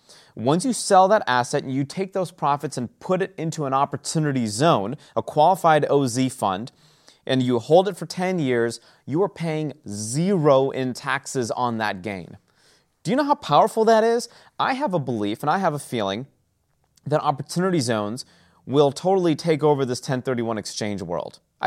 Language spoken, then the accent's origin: English; Kalamazoo, Michigan, United States; My hometown, well, my hometown's Kalamazoo, but my home state of Michigan, Detroit, Michigan, made that list.